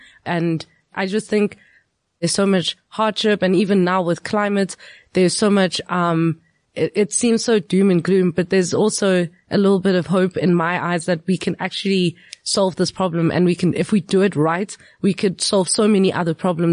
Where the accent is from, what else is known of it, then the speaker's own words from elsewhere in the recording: eMalahleni, Mpumalanga, South Africa; so I grew up in Witbank, eMalahleni. Shout out to anyone from there is listening. and it's considered the most, one of the most polluted areas in the world.